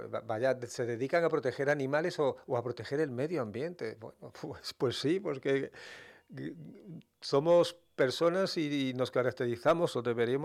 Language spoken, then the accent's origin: Spanish; Melilla, Spain; lo poco reivindicativos, lo poco solidarios que somos los melillenses.